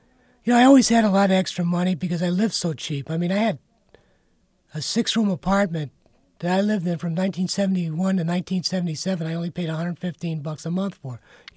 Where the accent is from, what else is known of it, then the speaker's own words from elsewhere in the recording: Cleveland, Ohio, United States; Yeah, I grew up in Cleveland.